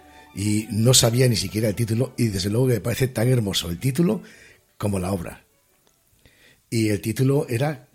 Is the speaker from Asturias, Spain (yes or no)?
yes; Gijón, Asturias, Spain; porque yo soy de Gijón